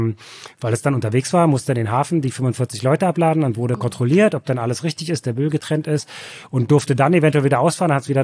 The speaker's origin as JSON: {"language": "German", "region": "East Germany", "country": "Germany", "tie": "born there", "said": "ich bin in Ostdeutschland geboren"}